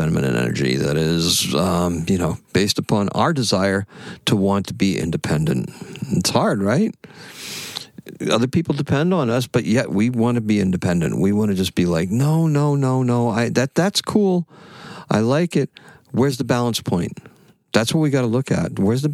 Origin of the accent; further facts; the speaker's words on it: Wareham, Massachusetts, United States; born there; I was born in Wareham, Mass., and I'm still here.